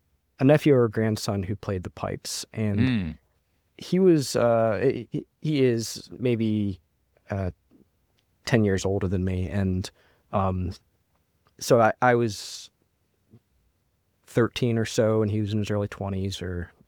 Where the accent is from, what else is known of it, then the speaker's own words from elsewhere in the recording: West Virginia, United States; when I was younger, I grew up in West Virginia, and both of my parents' families are from the Towson, Baltimore area.